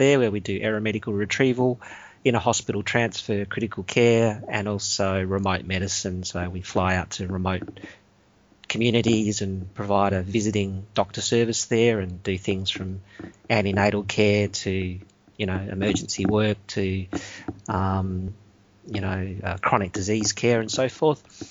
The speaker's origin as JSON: {"language": "English", "country": "Australia", "said": "So I'm an Australian doctor."}